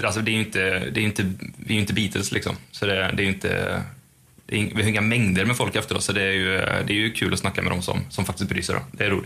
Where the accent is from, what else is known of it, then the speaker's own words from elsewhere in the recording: Sweden; vi tänker att det är ju allt är ju EU och vi är ju svenskar och har EU-pass